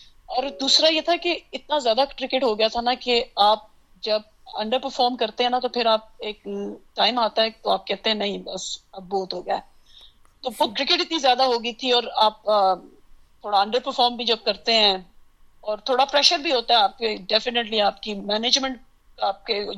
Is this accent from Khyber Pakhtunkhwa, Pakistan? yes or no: yes; Abbottabad, Khyber Pakhtunkhwa, Pakistan; میں آپ کو پتا ہے ایبٹ آباد میں، وہاں پہ میں، میرا بچپن گزرا ہے، میں نے اپنی وہاں ایجوکیشن کمپلیٹ کیا ہے